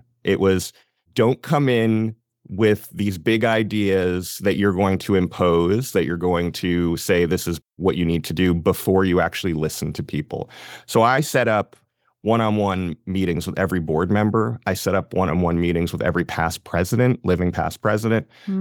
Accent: Connecticut, United States; now in Maryland, United States; I grew up with my mom being a PTA leader locally when I grew up in Connecticut.

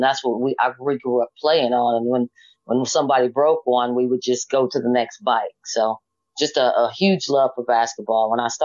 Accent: Stringtown, Oklahoma, United States; Most of my cousins played at Stringtown though, because I grew up in Stringtown. I actually went to high school in Atoka

